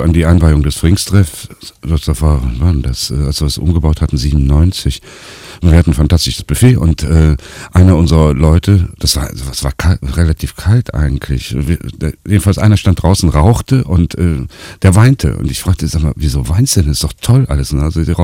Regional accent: Rhineland, Germany; Nö, ich bin Rheinländer

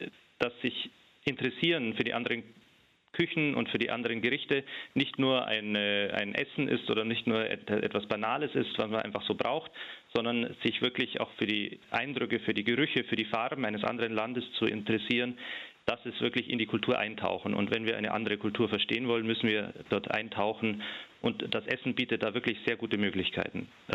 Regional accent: Turkey; German is a second language; Wir sind ja aus der Türkei und leben in der Türkei

